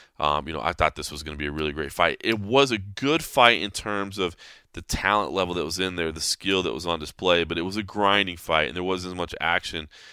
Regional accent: Dallas, Texas, United States; Obviously, I'm always going to be a little bit impartial to anybody that's fighting out of Dallas, my hometown.

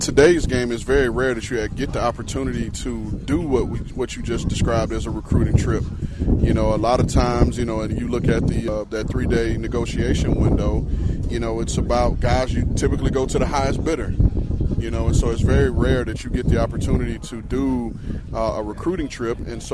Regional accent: Florida, United States; We're both from Florida. You know, we went to rival colleges. I went to Florida. He went to Florida State.

